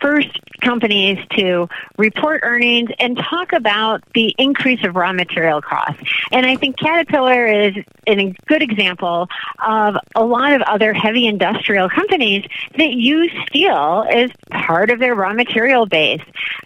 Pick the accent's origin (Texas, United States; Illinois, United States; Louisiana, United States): Illinois, United States; Chicago; Well, now I am back in Chicago, my hometown, and I am head of U.S. equity for Aviva Investors.